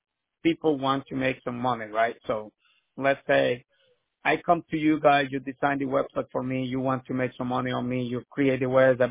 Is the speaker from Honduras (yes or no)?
yes; Honduras; We are from Honduras, and well, our style then.